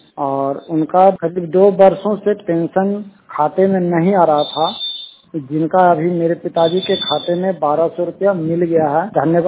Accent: Newsa, Bihar, India; नेवसा गांव प्रखंड हरनौत के निवासी हूँ, नालंदा जिला।

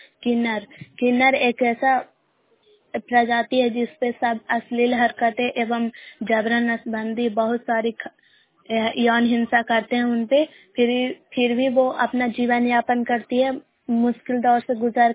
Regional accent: Bairiganj, Bihar, India; ग्राम बैरिंगंज post मकरौता जिला नालंदा के निवासी हूँ

